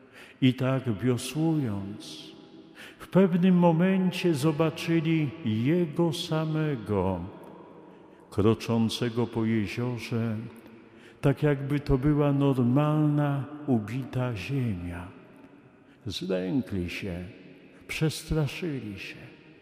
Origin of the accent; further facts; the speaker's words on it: Warsaw, Masovian Voivodeship, Poland; Pamiętam koleżankę z klasy w Warszawie, pochodzę z Warszawy.